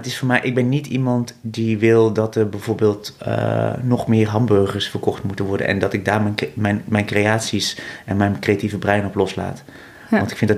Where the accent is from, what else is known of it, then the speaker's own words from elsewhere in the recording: Vught, North Brabant, Netherlands; born there; ik ben geboren in Vught.